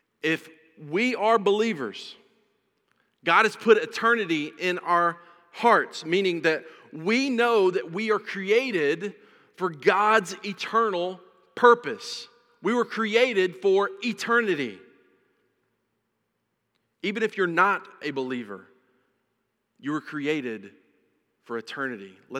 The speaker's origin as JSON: {"language": "English", "region": "Mississippi", "country": "United States", "tie": "born or raised there", "said": "I grew up in North Mississippi in the hills"}